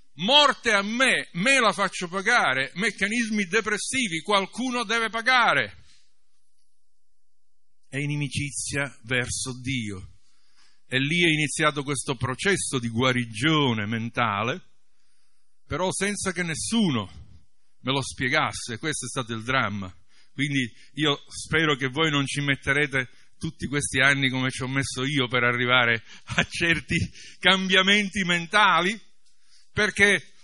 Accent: Sicily, Italy; Io ho discendenze inglesi, pure se sono siciliano dovreste vedermi piccolo, basso, scuro, invece ho gli antenati che vengono dall'Inghilterra

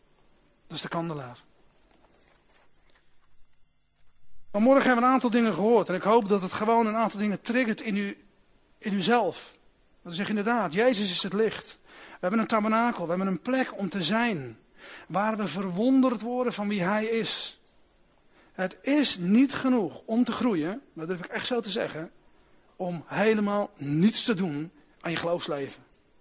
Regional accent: South Holland, Netherlands; Ja, ik kom hier niet vandaan, dus ik ben een Westlander.

